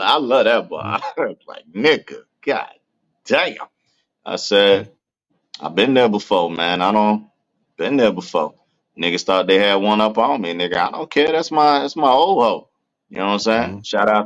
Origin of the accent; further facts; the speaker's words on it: Petersburg, Virginia, United States; born there; I'm from Petersburg, Virginia. That's where I was born. In Petersburg Hospital, 1984. Okay. Therefore, all things Virginia.